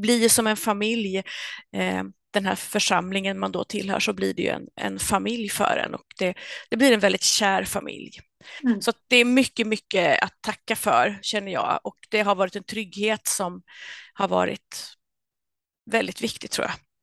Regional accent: Örebro County, Sweden; now in Värnamo, Sweden; Och jag är uppvuxen i Örebro-trakten och jag är född in i frikyrkligheten som så många av oss är ju.

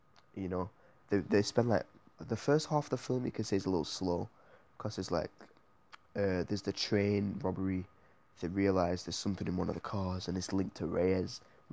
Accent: England, United Kingdom; I'm obviously from England. If you can't tell, yeah, obviously, if you can't tell, but I'm from England, so it's kind of like close to home.

